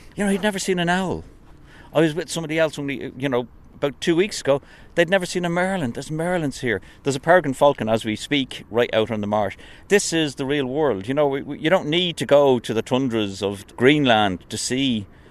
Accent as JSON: {"language": "English", "town": "Finglas", "region": "Leinster", "country": "Ireland", "said": "I'm a Northsider from Finglas, and this is where I sort of cut my teeth."}